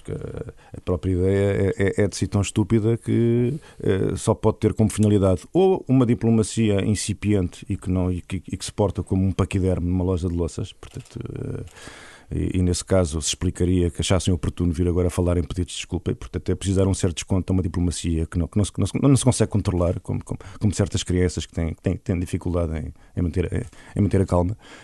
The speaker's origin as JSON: {"language": "Portuguese", "country": "Portugal", "said": "A minha esperança, como português e amigo de Angola"}